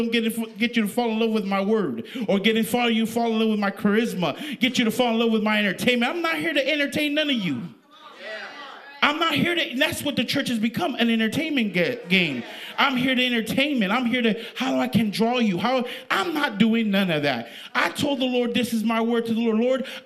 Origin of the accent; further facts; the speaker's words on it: West Coast, United States; I come from the West Coast.